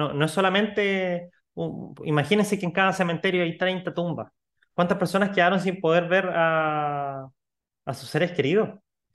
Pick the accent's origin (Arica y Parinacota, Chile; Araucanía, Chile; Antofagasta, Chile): Araucanía, Chile; Temuco; Yo, que soy de Temuco, todavía recuerdo